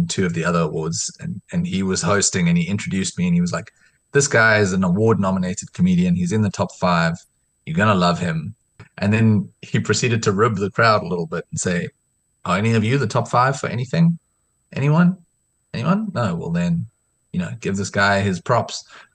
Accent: Eastern Cape, South Africa; I do think that growing up in the Eastern Cape is a massive advantage. It really is a multicultural space.

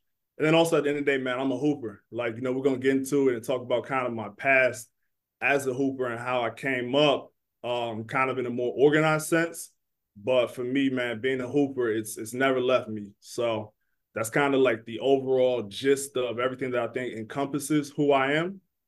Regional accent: Laurel, Maryland, United States; I grew up in the Washington, D.C. area, more specifically Laurel, Maryland. So always representing PG County when I can.

